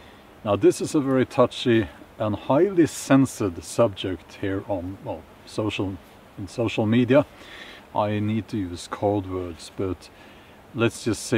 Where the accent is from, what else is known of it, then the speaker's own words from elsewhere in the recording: Norway; English is a second language; I come from Norway